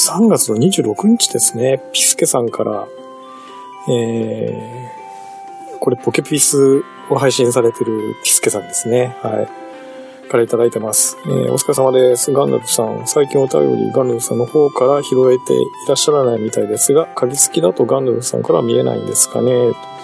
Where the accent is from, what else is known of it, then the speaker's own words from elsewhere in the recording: Izumo, Shimane, Japan; now in Yokohama, Japan; 私の実家のすぐ近くの富士酒造というところで作っている、これ出雲市内なんですけどね